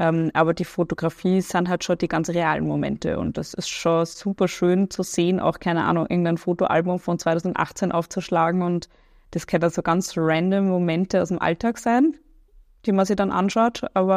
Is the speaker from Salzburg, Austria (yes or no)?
no; Vienna, Austria; Ich bin ja ursprünglich aus Wien und meine Family lebt dort, bin dort einmal im Monat meistens.